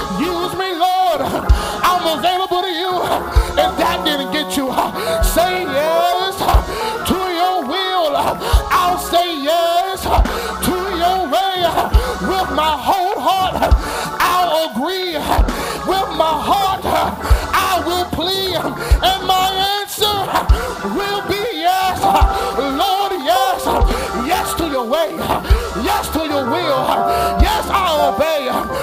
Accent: Georgia, United States; I'm from Georgia, I'm Baptist too

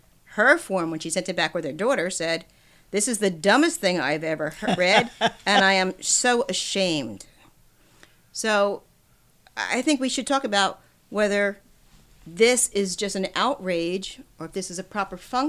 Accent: New Jersey, United States; So I'm from New Jersey, and a friend of mine back in New Jersey, around the corner from me, she is very involved in the school system.

